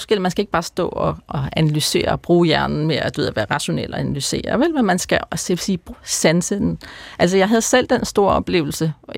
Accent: Copenhagen, Capital Region of Denmark, Denmark; born there; jeg er født i Danmark, i København ved Søerne, hvor jeg også bor. Men min resten af familien er næsten født i Sverige.

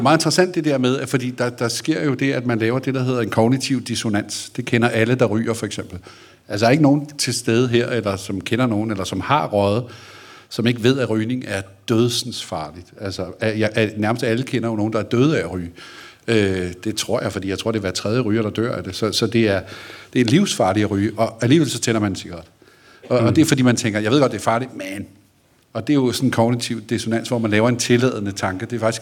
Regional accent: Holbæk, Zealand, Denmark; jeg er ikke københavner, skal jeg skynde mig at sige, jeg er fra Holbæk.

